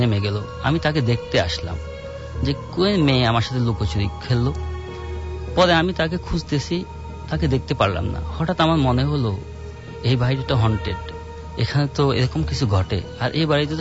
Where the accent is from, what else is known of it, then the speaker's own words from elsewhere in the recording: Gobindapur, Chittagong Division, Bangladesh; now in Dhaka, Bangladesh; আমার বাড়ি ফেনী জেলার দাগনভূঞা থানার গোবিন্দপুর গ্রামে। আমি এসেছি ঢাকা নয়াপল্টন থেকে।